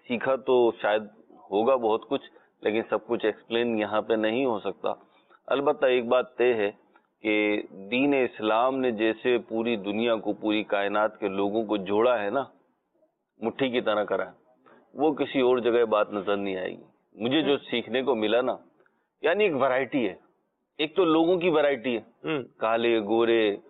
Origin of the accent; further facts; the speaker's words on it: Pakistan; جیسے ہم پاکستانی ہیں تو ہماری ایک مخصوص ہائٹ ہے